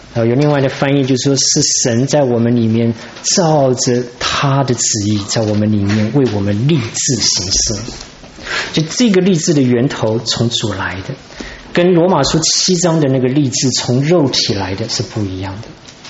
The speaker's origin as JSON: {"language": "Chinese", "country": "China", "said": "我就觉得说你这个美国人怎么欺负我们中国人啊？"}